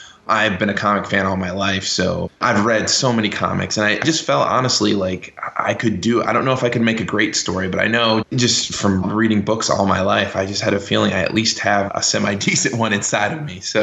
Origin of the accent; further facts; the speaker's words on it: Fort Myers, Florida, United States; is going to be entitled Fort Myers, because that's where the whole book starts, and that's my hometown. It's kind of my little tribute to my hometown.